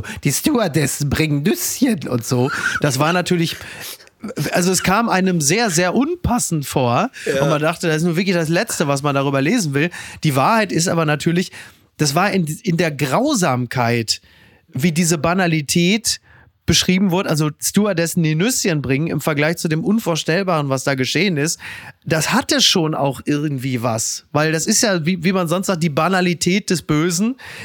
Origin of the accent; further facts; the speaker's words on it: Castrop-Rauxel, North Rhine-Westphalia, Germany; die Heimkehr nach Castrop-Rauxel, nach Henrichenburg in mein Heimatdorf.